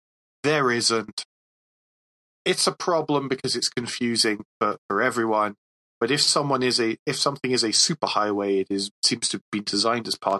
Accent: Scotland, United Kingdom; Okay, as a Scot, I think that's fantastic.

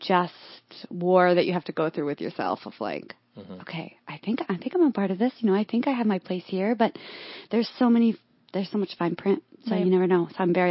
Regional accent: Syracuse, New York, United States; also born or lived in Baltimore; Well, I'm from Syracuse, New York. Great. Born in Baltimore, but moved to Syracuse.

